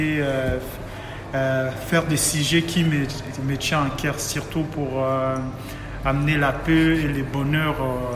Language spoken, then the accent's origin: French; Kongo Central, DR Congo; parce que moi, je viens du Bas-Congo.